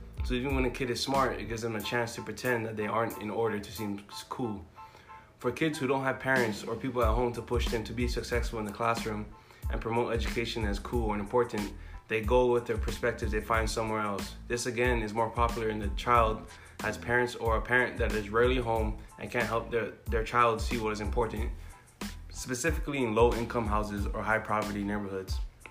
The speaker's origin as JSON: {"language": "English", "town": "Kona", "region": "Hawaii", "country": "United States", "tie": "born or raised there", "said": "I'm from the Big Island of Hawaii, and I grew up on the Kona side and went to a public high school."}